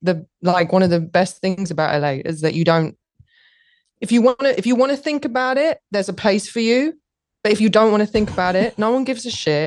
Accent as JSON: {"language": "English", "region": "London", "country": "United Kingdom", "tie": "born or raised there", "said": "I grew up in London."}